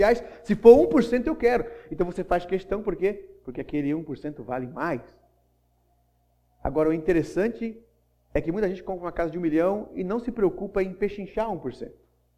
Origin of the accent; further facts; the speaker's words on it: Minas Gerais, Brazil; Eu sou mineiro e eu quero meus 10% na garrafa de água.